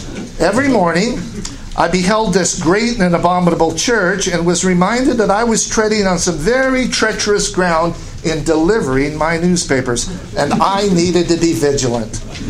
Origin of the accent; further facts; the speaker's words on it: Woodburn, Oregon, United States; I recall talk of that great and abominable church in the congregation that I was raised in Woodburn, Oregon.